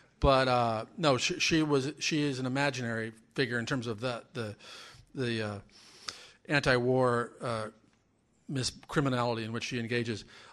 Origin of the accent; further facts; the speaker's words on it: Omaha, Nebraska, United States; So if and when I write a here's my life memoir, growing up in Omaha would absolutely be a large part of it.